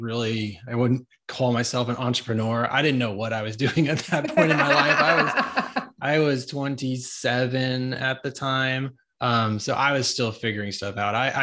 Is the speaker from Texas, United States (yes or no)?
no; New York, United States; now in Atlanta, United States; She's from Tampa originally. I was from New York. We chose Atlanta.